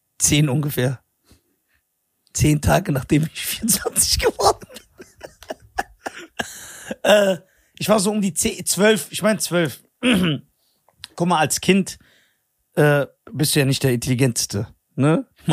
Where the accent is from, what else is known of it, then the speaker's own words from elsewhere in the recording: Wiesbaden, Hesse, Germany; ich bin aus Wiesbaden.